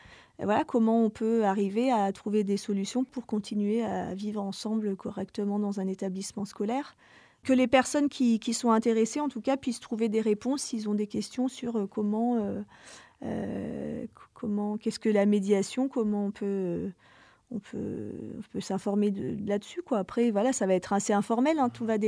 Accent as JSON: {"language": "French", "town": "Grenoble", "region": "Auvergne-Rhône-Alpes", "country": "France", "said": "Moi, en fait, je suis rattachée à Grenoble parce que je viens de Grenoble. Enfin, ça fait quelques années que je suis là, mais maintenant j'habite ici."}